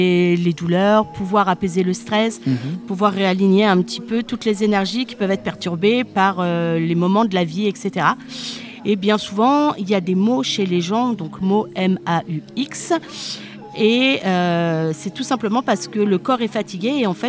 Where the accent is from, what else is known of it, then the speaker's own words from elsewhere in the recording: Gien, Centre-Val de Loire, France; Voilà, je suis de Gien.